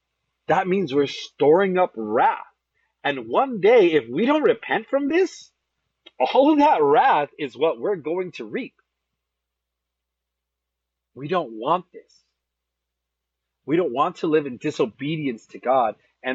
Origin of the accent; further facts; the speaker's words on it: Las Vegas, Nevada, United States; I grew up in Vegas there